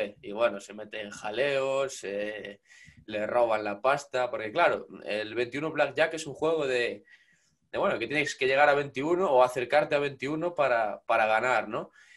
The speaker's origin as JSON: {"language": "Spanish", "region": "Galicia", "country": "Spain", "said": "Sí, nosotros además que somos gallegos, en la televisión gallega nos ponían todo ese tipo de dibujos con el idioma y demás"}